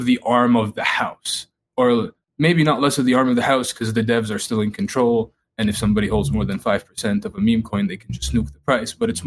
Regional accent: Egypt; But if you go outside of America, growing up in Egypt

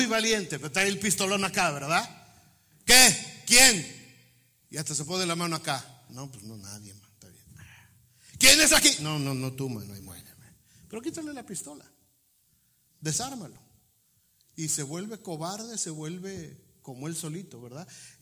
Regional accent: Mexico; Es que somos mexicanos, es que somos latinos

